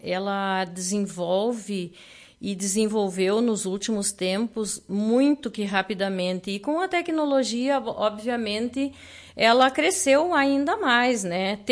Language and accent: Portuguese; Mormaço, Rio Grande do Sul, Brazil; eu sou natural de Soledade, né? Mas do interior de Soledade. Eu sou, precisamente, natural de Mormaço, uma cidadezinha, então, hoje pequena, né, que pertencia à Soledade, e em 93 ela emancipou. Eu sou natural de Mormaço.